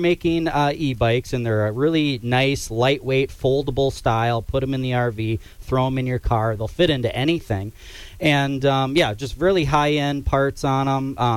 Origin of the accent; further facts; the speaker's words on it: Tomahawk, Wisconsin, United States; I'm from Tomahawk, so that was kind of the whole reason why I started my business here